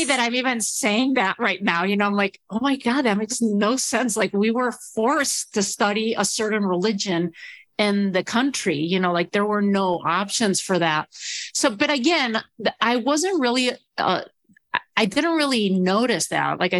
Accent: Spain; I was born and raised in Spain, but my dad's Spanish, my mom's American. So I'm a mix.

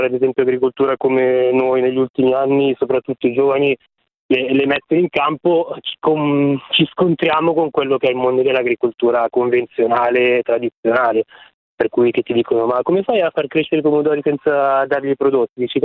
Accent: Milan, Lombardy, Italy; io poi sono di Milano come dicevo prima

